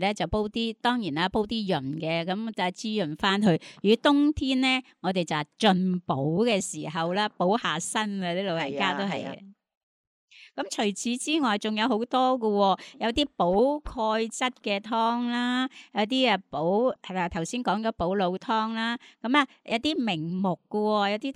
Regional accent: Hong Kong; 我觉得我哋香港人系咪真系大部分香港人都系广东人啊？咁、嗯、我哋啲父母啊，就算唔系父母，阿爷阿嫲啊，佢哋都大多数都系响中国大陆嚟嘅

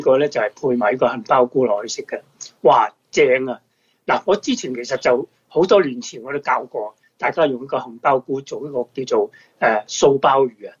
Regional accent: China

